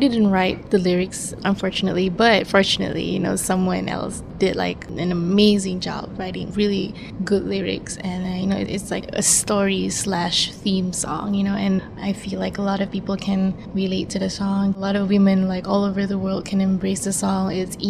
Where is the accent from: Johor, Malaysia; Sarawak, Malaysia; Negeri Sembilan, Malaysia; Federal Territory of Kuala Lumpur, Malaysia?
Federal Territory of Kuala Lumpur, Malaysia; Kuala Lumpur; moved away as an adult; now in Los Angeles, United States; I'm a singer-songwriter from Kuala Lumpur, Malaysia, and I grew up and lived in Malaysia my whole life. A few years ago, I moved